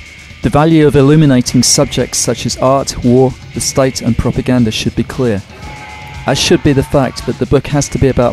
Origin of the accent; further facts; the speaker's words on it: London, United Kingdom; I'm a theorist from London